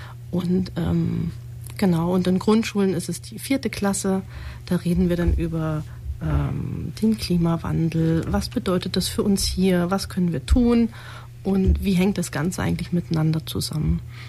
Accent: Dessau, Saxony-Anhalt, Germany; now in Neu-Ulm, Germany; Ich komme ursprünglich aus Dessau und wohne hier in Neu-Ulm.

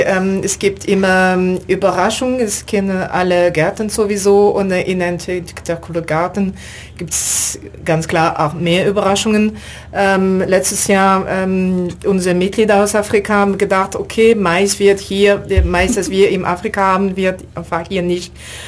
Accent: France; ich komme aus Frankreich.

